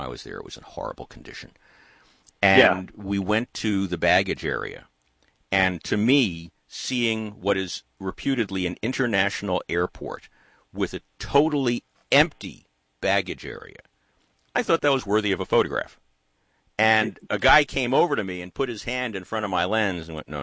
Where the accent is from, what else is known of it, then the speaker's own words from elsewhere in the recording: New York, United States; accent: New York; Like, my New York accent has changed down here.